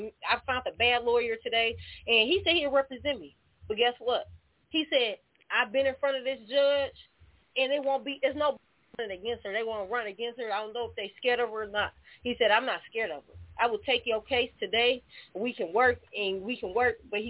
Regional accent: Indiana, United States; now in Michigan, United States; like I said, I'm from Indiana. But I've been in Michigan for a minute now, 7 years

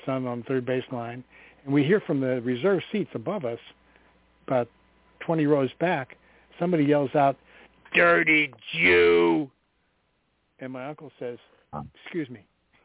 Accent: Pittsburgh, Pennsylvania, United States; born there; Forbes Field was my backyard. That's where I was born. I was born on Colt Hart Avenue in Oakland.

